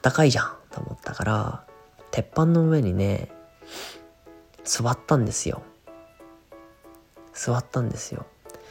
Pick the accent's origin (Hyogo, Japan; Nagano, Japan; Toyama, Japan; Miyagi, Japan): Nagano, Japan; 僕の実家って長野県なんですけど、実家のあたりってめっちゃ静かで結構のんびりしてるんですよね。で、割と山のふもとみたいな感じなんですけど